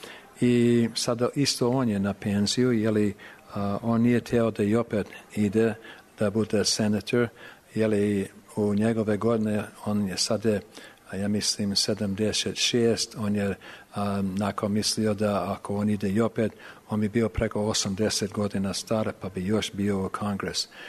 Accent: United States; born there; Serbian is a second language; Ja što sam naučio srpski jezik, sam naučio od moje babe. Ja sam rođen u Ameriku, moj otac i majka su rođeni u Ameriku.

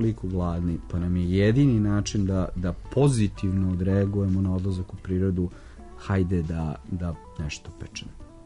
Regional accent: Belgrade, Serbia; ja sam rođen i živim u Beogradu

